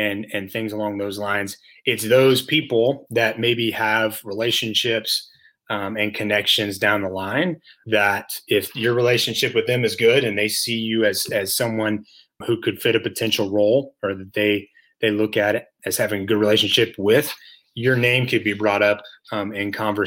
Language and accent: English; Southeast, United States; I grew up kind of in the Southeast and I've always kind of been on the East Coast side of things